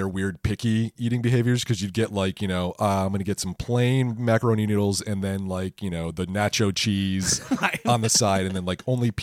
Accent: Michigan, United States; I'm from Michigan.

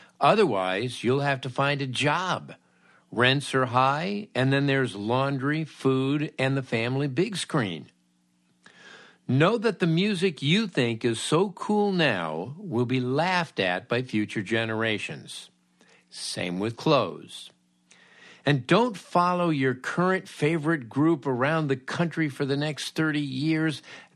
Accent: Los Angeles, California, United States; some stories of my checkered youth growing up in Los Angeles and living the California myth.

